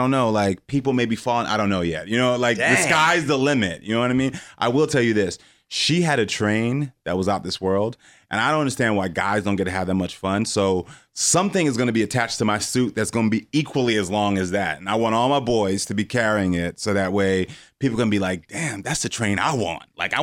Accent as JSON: {"language": "English", "town": "Parkland", "region": "Florida", "country": "United States", "tie": "born or raised there", "also_born_or_lived": "Houston, Texas", "said": "Houston, Texas. Well, was born in Houston, Texas, but then moved to Parkland, Florida. So Marjorie Stoneman Douglas, where the shooting happened, was my high school."}